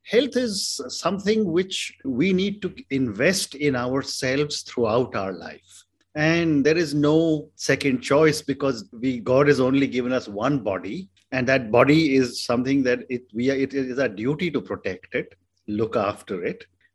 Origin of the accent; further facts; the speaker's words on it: India; Having said that, I'm come from India.